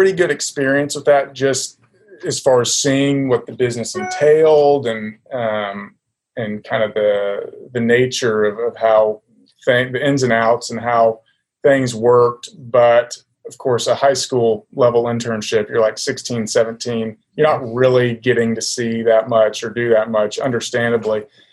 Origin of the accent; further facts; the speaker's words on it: Tulsa, Oklahoma, United States; I'm from Tulsa originally, and I met a guy that's with CBRE in Tulsa